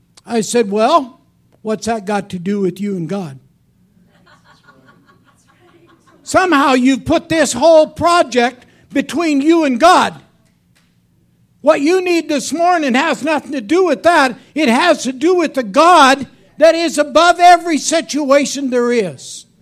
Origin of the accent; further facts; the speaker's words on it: Buffalo, South Dakota, United States; We grew up on the west side. We grew up in Buffalo, South Dakota, over at Rapid City.